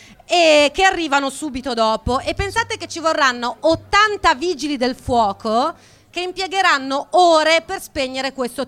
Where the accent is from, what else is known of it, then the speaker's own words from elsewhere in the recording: Milan, Lombardy, Italy; E noi siamo di Milano.